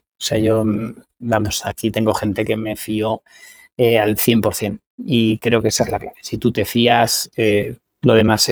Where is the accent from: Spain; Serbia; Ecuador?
Spain; moved away; cuando yo salí de España